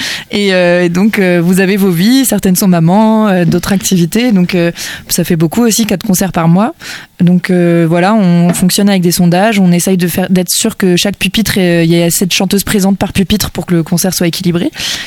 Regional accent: England, United Kingdom; French is a second language; Je brûle plus, je ne bronze pas. Je suis anglaise.

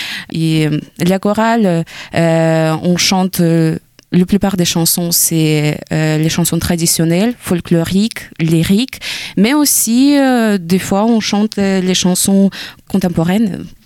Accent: Dnipro, Dnipropetrovsk Oblast, Ukraine; now in France; ma mère toujours habite là-bas, à ma ville natale qui s'appelle Dnipro, c'est seulement 5 km de la frontière de la guerre

